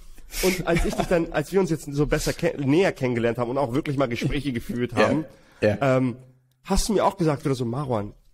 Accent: Hamburg, Germany; wir kommen beide aus Hamburg

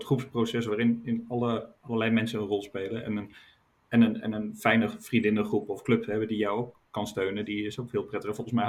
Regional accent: Overijssel, Netherlands; moved away as an adult; Ik kom uit Twente van oorsprong. Toen ging ik in Nijmegen studeren. En echt in 2 maanden tijd was mijn accent weg.

